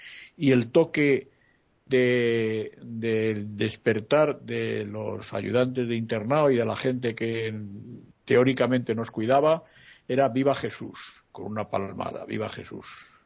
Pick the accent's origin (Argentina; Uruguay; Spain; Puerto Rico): Spain; Madrid, Community of Madrid; A mí me tuvo 11 años fuera de mi pueblo, yo soy de Madrid, y estuve 11 años fuera de mi pueblo.